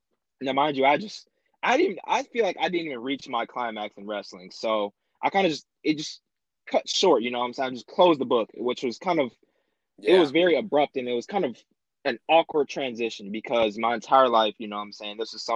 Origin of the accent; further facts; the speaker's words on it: Ypsilanti, Michigan, United States; from Ypsilanti, Michigan.